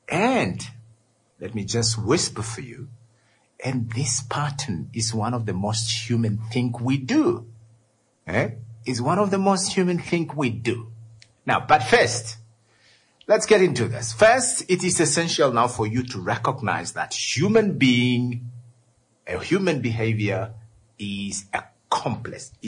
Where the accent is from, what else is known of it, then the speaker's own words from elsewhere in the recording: Jamaica; I am a Jamaican, boo boo baton. So I am a Jamaican.